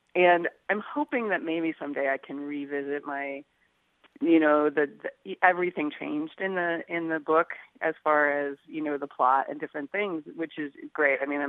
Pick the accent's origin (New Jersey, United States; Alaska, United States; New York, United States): Alaska, United States; Fairbanks; born there; I was born in Fairbanks. My mom was born in Fairbanks, and my grandma was born right across the border.